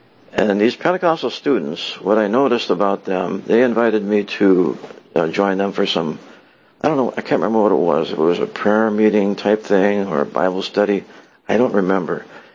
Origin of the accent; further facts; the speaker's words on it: Hopkins, Minnesota, United States; also born or lived in Richfield; When I was born, my parents lived in Richfield, and shortly after I was born, we moved from Richfield to Hopkins. Yes, this Hopkins right here, just a little ways down the road. So I spent most of my formative years here in Hopkins